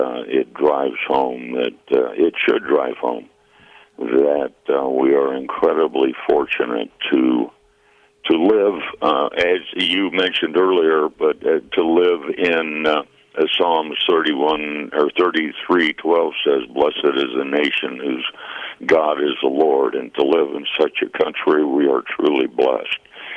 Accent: Denver, Colorado, United States; I was raised in Denver for a large amount of my life. I attended the University of Denver.

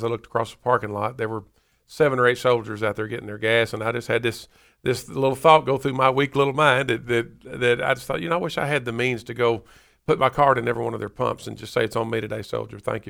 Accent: Paducah, Kentucky, United States; now in Nashville, United States; Nashville area. Of course, Paducah, Kentucky.

